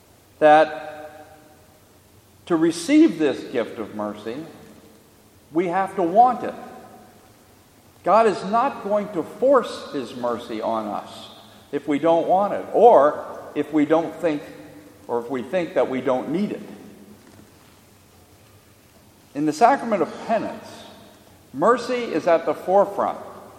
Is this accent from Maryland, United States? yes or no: yes; Bethesda, Maryland, United States; When I was growing up in Bethesda, my family consisted of my mother and father and my brother and sister and I.